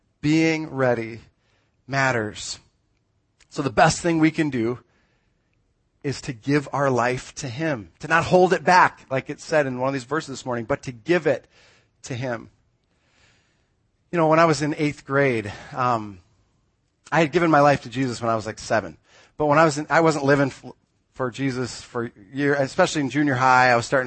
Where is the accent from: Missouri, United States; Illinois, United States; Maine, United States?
Illinois, United States; Morton; I'm from Morton, Illinois, which calls itself the pumpkin capital of the world.